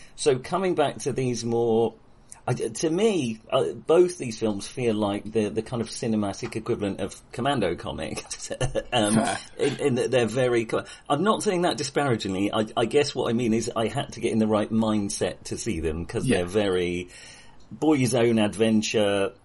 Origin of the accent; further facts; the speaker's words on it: Wales, United Kingdom; I am the Welsh baritone of this podcast